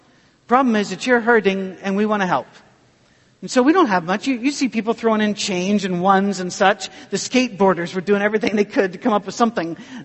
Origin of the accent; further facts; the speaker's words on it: United Kingdom; Now, I don't dance because I'm British.